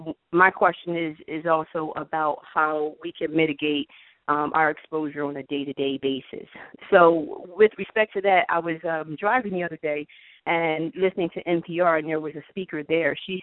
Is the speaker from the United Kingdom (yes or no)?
no; Philadelphia, Pennsylvania, United States; So I'm from the East Mount Airy section of Philadelphia